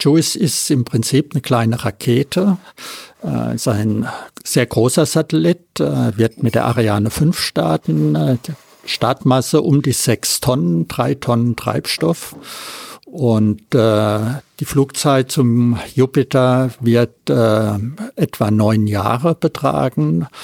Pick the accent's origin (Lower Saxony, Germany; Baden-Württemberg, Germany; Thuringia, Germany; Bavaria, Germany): Baden-Württemberg, Germany; Friedrichshafen; ich bin aus Friedrichshafen